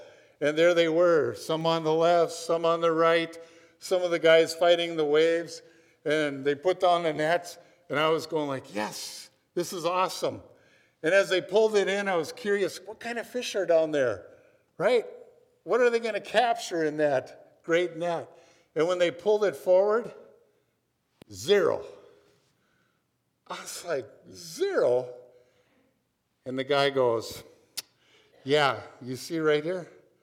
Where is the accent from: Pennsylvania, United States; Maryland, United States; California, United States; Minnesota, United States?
Minnesota, United States; I mean, I grew up fishing. I'm from Minnesota.